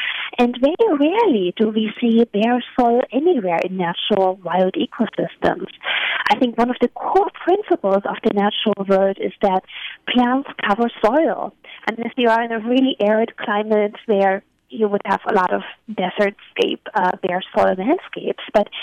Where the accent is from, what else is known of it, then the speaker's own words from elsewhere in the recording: East Germany, Germany; English is a second language; I, as you can hear from my accent, I'm from Eastern Germany, and the landscapes of my childhood were a very dark and polluted place. My hometown was surrounded by soft coal mines